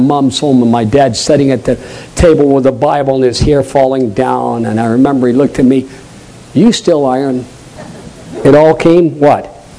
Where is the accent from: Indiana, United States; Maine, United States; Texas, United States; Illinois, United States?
Maine, United States; accent: Maine; That was my Maine accent. Afterward. Every once in a while, my New England accent comes through.